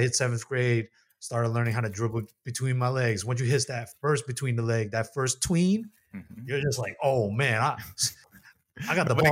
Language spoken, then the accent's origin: English; New York City, New York, United States; Born and raised in New York.